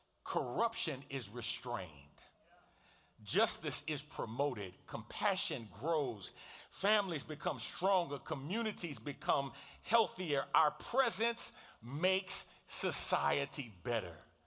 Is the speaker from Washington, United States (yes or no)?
no; New York City, New York, United States; You know, I can remember growing up in New York City, and when there was a power outage